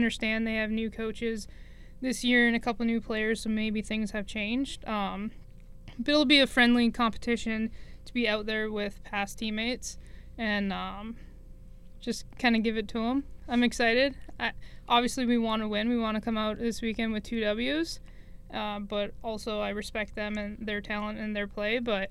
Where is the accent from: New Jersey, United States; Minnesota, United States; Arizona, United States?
Minnesota, United States; I'm from Minnesota.